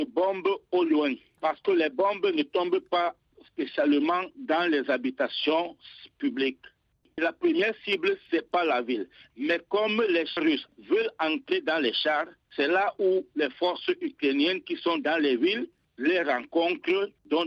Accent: Cameroon; moved away as an adult; je suis ici en espérant bien sûr un jour repartir chez moi au Cameroun.

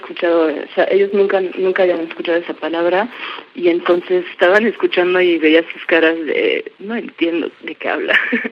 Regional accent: France; Como yo soy del noreste de Francia, no conozco.

